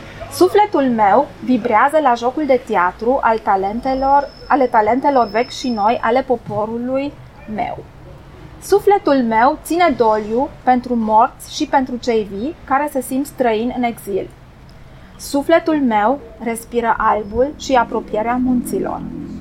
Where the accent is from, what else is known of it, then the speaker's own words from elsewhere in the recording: Sibiu, Sibiu County, Romania; Ich komme aus Rumänien, aus einer wunderschönen Stadt, Hermannstadt, auf Rumänisch Sibiu. Ich schreibe eigentlich fast alles nur auf Deutsch, aber ab und zu übersetze ich auf Rumänisch für meine Mutter.